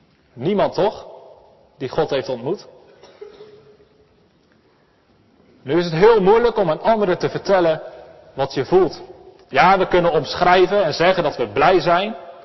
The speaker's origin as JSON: {"language": "Dutch", "town": "Elspeet", "region": "Gelderland", "country": "Netherlands", "said": "Nou, ik kom uit Elspeet. We hebben prachtige bossen vol met herten."}